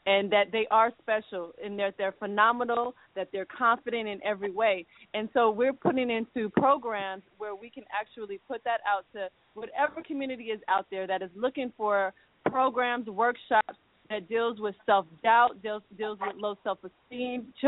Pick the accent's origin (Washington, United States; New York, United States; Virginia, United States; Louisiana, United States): Louisiana, United States; Lafayette; also born or lived in Riverside, California; now in Atlanta, United States; Well, actually, we were born in Riverside, California, but our roots are, we were raised in Lafayette, Louisiana. So, but we also live in Atlanta as well.